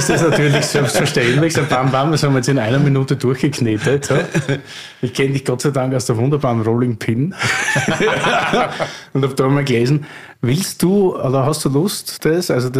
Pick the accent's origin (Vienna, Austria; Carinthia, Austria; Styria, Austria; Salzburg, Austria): Styria, Austria; now in Berlin, Germany; für mich als Steirer, der jetzt seit 11 Jahren in Berlin lebt